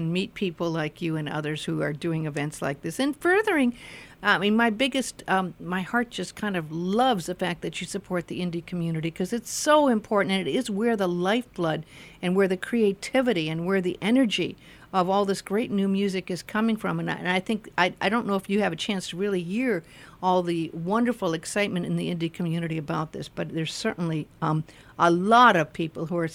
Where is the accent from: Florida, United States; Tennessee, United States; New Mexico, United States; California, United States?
California, United States; Hollywood; also born or lived in Beverly Hills; it gets a little cynical growing up in Hollywood and Beverly Hills.